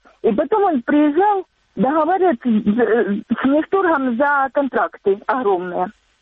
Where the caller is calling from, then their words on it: Sloviansk, Donetsk Oblast, Ukraine; Славянск.